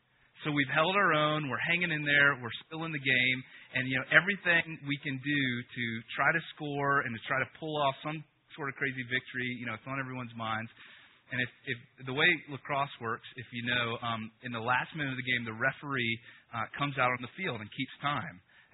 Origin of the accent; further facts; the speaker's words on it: Chapel Hill, North Carolina, United States; I grew up in North Carolina, Chapel Hill, North Carolina, and it was a while ago, but they still had lacrosse.